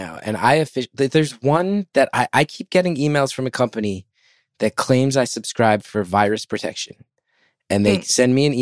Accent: New Jersey, United States; So that's the attitude I grew up around. And it's kind of always just been part of my culture.

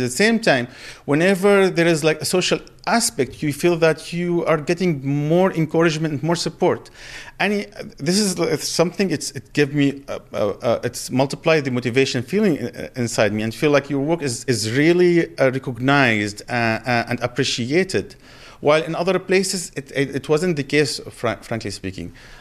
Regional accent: Syria; now in The Hague, Netherlands; I'm from Syria. I'm a refugee here in The Hague, in Netherlands.

